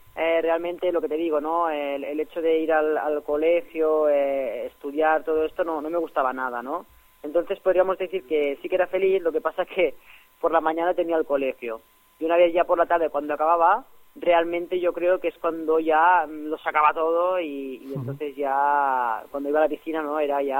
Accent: Granollers, Catalonia, Spain; el Club Natació Granollers, que es de donde soy yo, de donde vengo, donde me han formado.

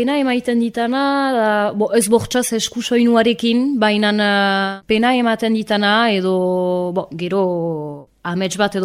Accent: Arbonne, Nouvelle-Aquitaine, France; also born or lived in Bayonne; Arbonakoa naiz jatorriz, Baionan sortua

